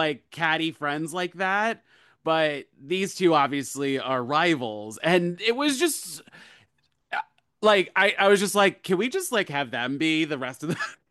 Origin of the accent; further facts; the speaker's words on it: Selden, New York, United States; I was gonna say I grew up on Long Island, but I grew up more in Suffolk County, in Selden area